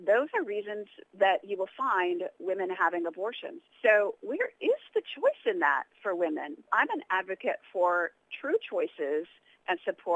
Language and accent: English; United States; You know, I come from the United States, where we have 1.2 million abortions a year.